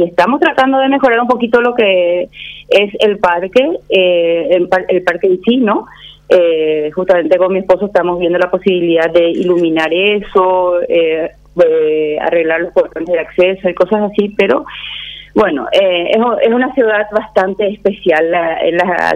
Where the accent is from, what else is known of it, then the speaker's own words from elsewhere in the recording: Paraguay; yo soy paraguaya, sobre todas las cosas soy paraguaya